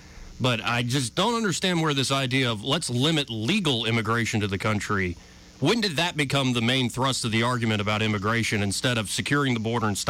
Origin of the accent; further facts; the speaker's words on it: United States; I know Americans. I am an American.